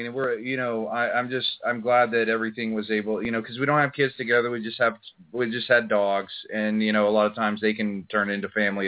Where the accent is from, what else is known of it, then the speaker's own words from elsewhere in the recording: Tennessee, United States; I'm from Tennessee.